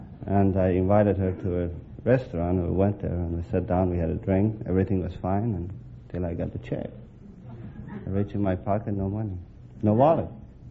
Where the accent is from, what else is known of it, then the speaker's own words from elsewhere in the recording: Iran; moved away as an adult; now in United States; I'm from Persia.